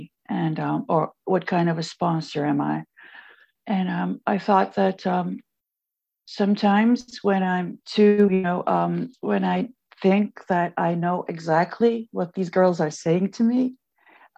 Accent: Turkey; English is a second language; Hi, everyone. Okay … I'm an addict from Turkey. I live in Istanbul.

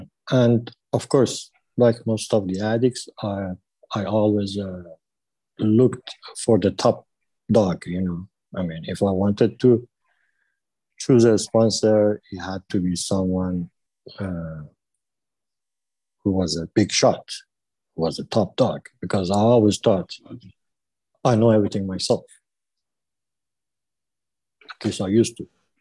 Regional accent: Iran; English is a second language; I'm an addict, and … I'm from Iran.

